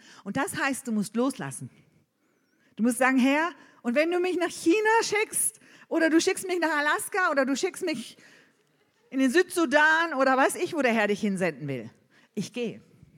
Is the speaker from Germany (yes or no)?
yes; Hamburg, Germany; Ich als Hamburgerin komme aus einer guten Familie, aus einer wohlhabenden Familie